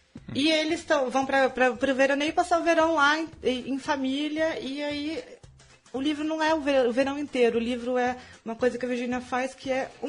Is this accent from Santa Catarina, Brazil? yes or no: yes; Florianópolis, Santa Catarina, Brazil; also born or lived in Laguna; porque eu sou de Florianópolis e amo praia.